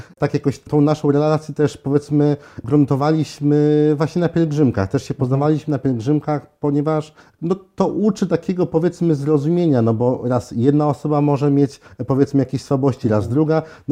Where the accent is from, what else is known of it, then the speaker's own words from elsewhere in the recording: Syców, Lower Silesian Voivodeship, Poland; Na szczęście jestem z Sycowa